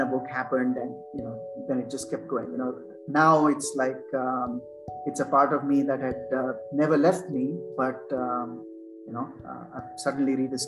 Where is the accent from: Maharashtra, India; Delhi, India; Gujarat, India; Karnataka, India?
Karnataka, India; Bangalore; You know, growing up in Bangalore, I grew up in Bangalore.